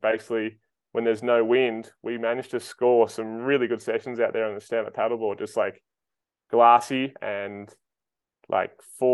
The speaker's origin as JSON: {"language": "English", "town": "Sydney", "region": "New South Wales", "country": "Australia", "tie": "born there", "said": "I was born in Sydney, Australia, and it's basically the East Coast."}